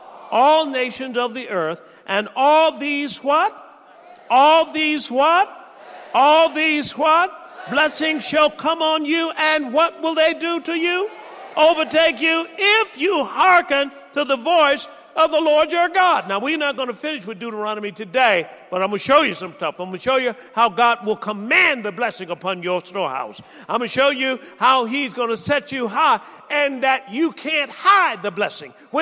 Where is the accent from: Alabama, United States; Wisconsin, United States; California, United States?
Alabama, United States; Tuskegee; When I was young, I was brought up in Tuskegee, Alabama. And that's where the famous Tuskegee Airmen were.